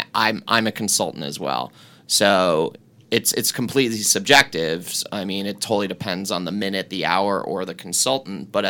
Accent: New York, United States; I grew up in New York without, you know, an entertainment foundation, but I grew up 45 minutes from the city.

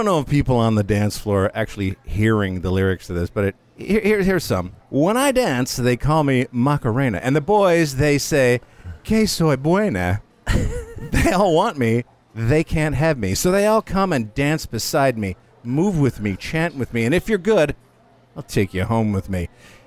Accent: Beachwood, Ohio, United States; Yes, I am, sir. This is my hometown. I live literally less than 2 miles from here. This is the most local gig I'll ever have

